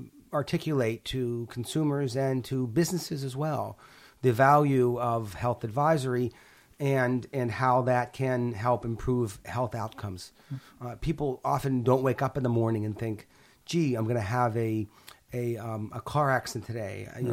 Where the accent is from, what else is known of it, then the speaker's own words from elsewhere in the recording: Pittsburgh, Pennsylvania, United States; So I grew up in Pittsburgh. And my grandfather had a stroke at 50, and we lived close to him.